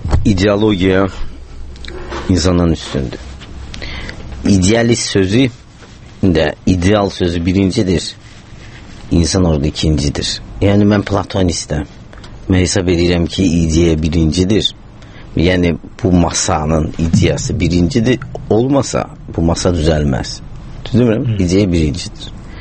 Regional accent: Tabriz, East Azerbaijan, Iran; Məsələn, Təbrizdə biz Təbrizliyik.

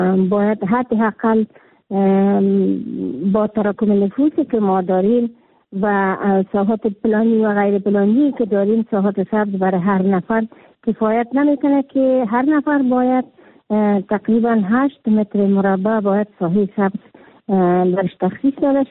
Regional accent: Kabul, Afghanistan; در شهر کابل، که خودم یک کابلی هستم

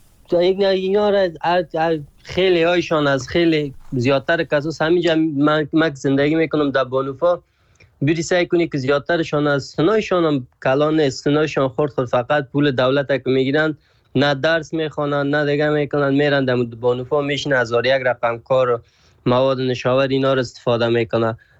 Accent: Afghanistan; از افغانستان هستم

